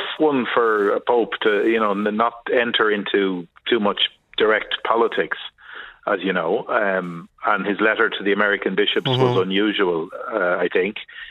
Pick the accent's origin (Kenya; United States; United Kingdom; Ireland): Ireland; Dublin, Leinster; I'm from Dublin.